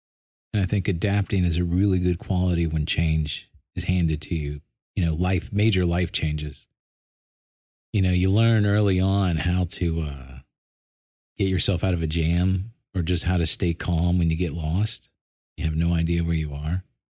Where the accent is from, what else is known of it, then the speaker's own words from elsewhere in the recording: Atlanta, Georgia, United States; born there; accent: Southern; also born or lived in Midwest / New York; I was born in Atlanta, as you can tell by my thick Southern accent. And that got beaten out of me in the Midwest and New York.